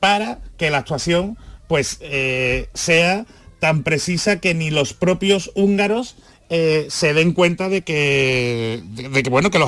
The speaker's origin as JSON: {"language": "Spanish", "region": "Andalusia", "country": "Spain", "said": "los que somos de aquí de Andalucía notamos que es una catalana"}